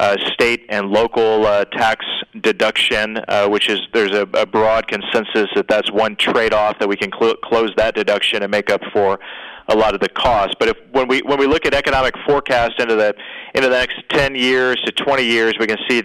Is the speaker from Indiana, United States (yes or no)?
yes; Indiana, United States; Senator Joe Donnelly from my home state was on stage with President Trump in Indianapolis